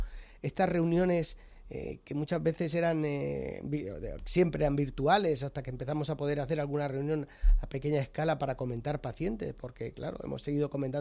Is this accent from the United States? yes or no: no; Yecla, Region of Murcia, Spain; moved away as an adult; now in Madrid, Spain; Yo hice el MIR ya allí cuando vine desde Murcia, desde mi pueblo, desde Yecla a Madrid, y ya me quedé.